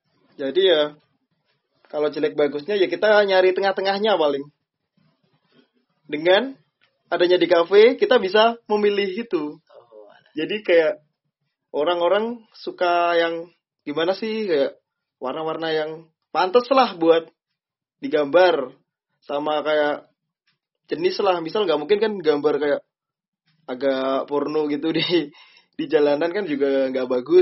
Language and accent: Indonesian; Nganjuk, East Java, Indonesia; Kota asalnya dari Nganjuk.